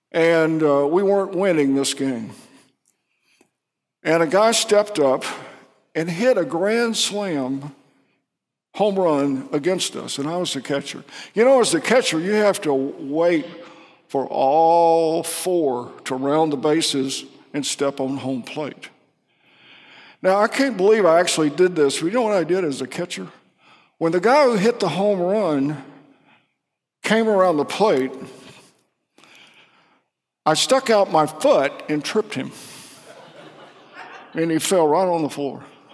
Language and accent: English; Tallahassee, Florida, United States; but I was in Little League in my hometown of Tallahassee, Florida.